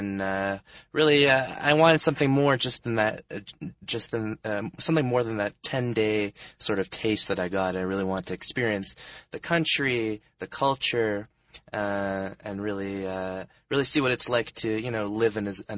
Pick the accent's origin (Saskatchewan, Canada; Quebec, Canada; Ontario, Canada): Quebec, Canada; Montreal; I'm from Canada, Montreal.